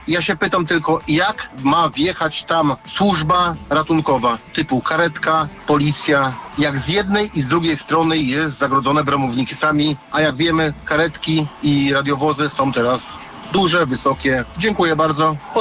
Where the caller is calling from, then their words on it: Świnoujście, West Pomeranian Voivodeship, Poland; jestem ze Świnoujścia i chciałbym temat tych bramownic też poruszyć.